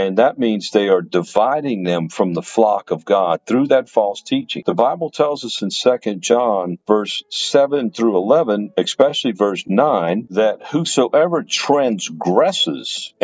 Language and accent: English; New Orleans, Louisiana, United States; Most of you know I'm from New Orleans.